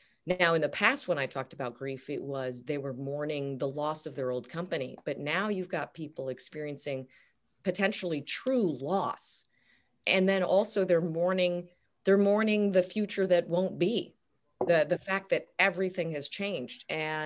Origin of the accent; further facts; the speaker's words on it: Chicago, Illinois, United States; I'm from Chicago, so it's going to get a little trickier